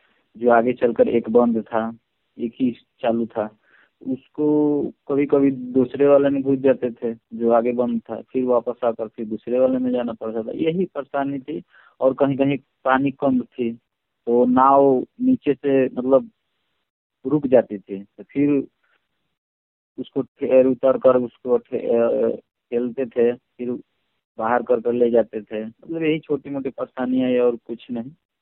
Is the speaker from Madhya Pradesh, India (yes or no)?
no; Kotwa Narayanpur, Uttar Pradesh, India; मेरा गाँव है बलिया जिला कोटवा नारायणपुर।